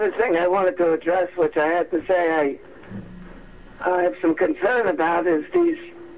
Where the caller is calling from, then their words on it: Wading River, New York, United States; I'm calling from Wading River.